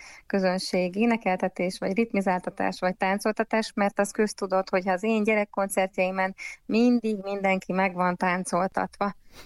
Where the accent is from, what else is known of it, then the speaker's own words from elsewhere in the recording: Zala, Hungary; én amúgy zalai származású vagyok, és ez egy dél-zalai szokás